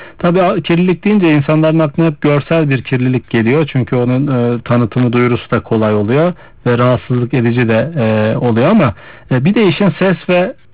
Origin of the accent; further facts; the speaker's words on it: Ürgüp, Nevşehir, Turkey; Hatta ben de Ürgüplüyüm, orada da şöyle bir espri yaparlarmış borçlular. Erciyes'in karı eridiğinde borcumu öderim diye.